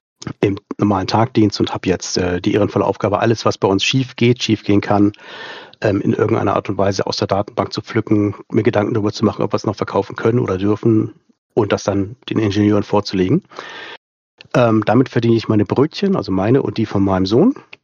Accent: Schleswig-Holstein, Germany; ich bin 52, komme aus Schleswig-Holstein.

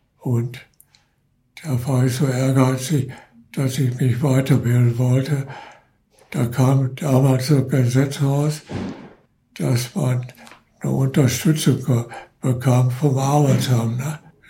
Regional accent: Essen, North Rhine-Westphalia, Germany; Nein, ich bin groß geworden in Essen-West. In Frohnhausen.

